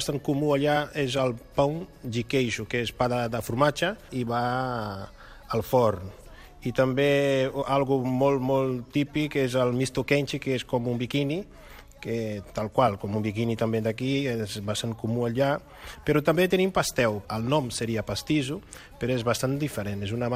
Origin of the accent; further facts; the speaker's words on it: Brazil; Catalan is a second language; now in Spain; jo soc brasiler, i allà a Brasil nosaltres per esmorzar acompanyem els sucs naturals